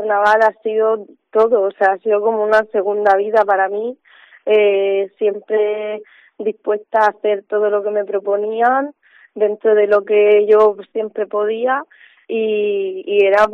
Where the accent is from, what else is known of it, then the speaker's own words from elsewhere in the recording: Cartagena, Region of Murcia, Spain; que si no somos los cartageneros, ¿quién va a ser?